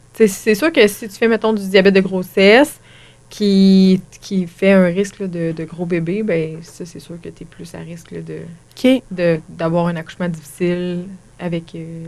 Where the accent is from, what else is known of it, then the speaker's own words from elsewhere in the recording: Quebec City, Quebec, Canada; now in Princeville, Canada; Je sais pas d'où ce que je viens. Je viens de Québec.